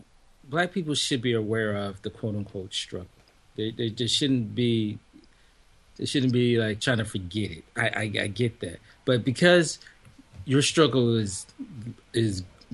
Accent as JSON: {"language": "English", "town": "Los Angeles", "region": "California", "country": "United States", "tie": "born or raised there", "said": "to see my struggle growing up in South Central LA."}